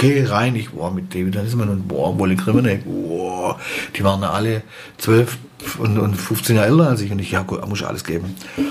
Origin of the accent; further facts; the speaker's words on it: Baden-Württemberg, Germany; Kann ich schon schwierig als Schwabe sich das zu fragen